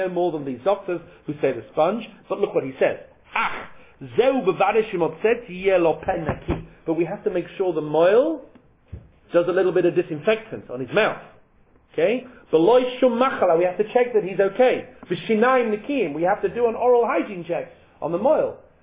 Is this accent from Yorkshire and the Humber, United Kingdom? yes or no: yes; Leeds, Yorkshire and the Humber, United Kingdom; I said, I'm from Leeds.